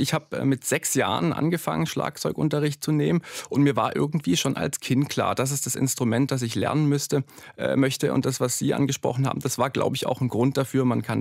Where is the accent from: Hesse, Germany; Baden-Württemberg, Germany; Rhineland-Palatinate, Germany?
Baden-Württemberg, Germany; Trossingen; also born or lived in Freiburg; Ja, also Trossingen ist meine Heimatstadt. Ich bin zwar nicht in Trossingen geboren, Trossingen hat kein Krankenhaus, aber ich bin in Trossingen aufgewachsen, dort zur Schule gegangen, Abitur gemacht. Dann habe ich in Freiburg studiert, habe dort auch über 10 Jahre lang gelebt.